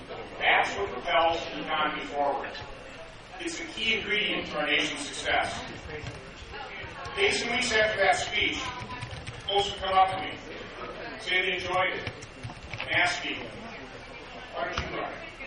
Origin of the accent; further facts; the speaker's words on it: United States; I'm 55 years old. I grew up in America, the value part.